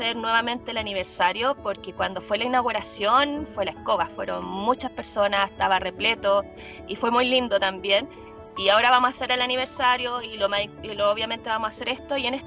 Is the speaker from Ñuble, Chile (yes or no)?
no; Pudahuel, Santiago Metropolitan, Chile; born there; yo nací en Pudahuel.